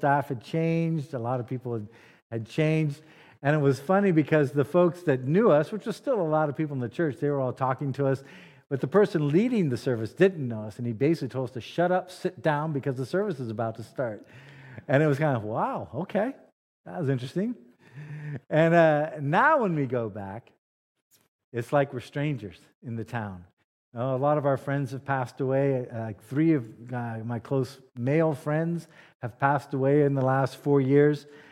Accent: United States; moved away as an adult; After we'd been here about 2 years when we went back to the States, it was a big homecoming.

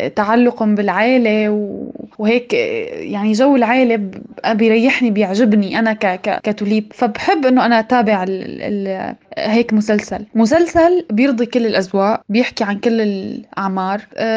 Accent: Syria; يعني بالنسبة لنا نحن كسوريين

